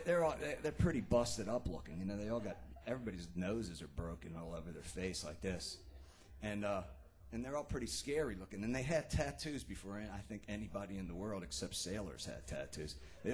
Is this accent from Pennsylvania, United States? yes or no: yes; Philadelphia, Pennsylvania, United States; accent: South Philadelphia; where I grew up in South Philadelphia, that's where I'm from, and that's why I have the South Philadelphia accent.